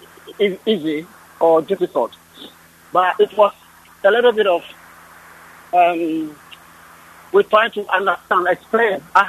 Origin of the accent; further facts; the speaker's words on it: Ghana; Every 3 months, we go to the UK and the States, Canada, a couple of Western countries.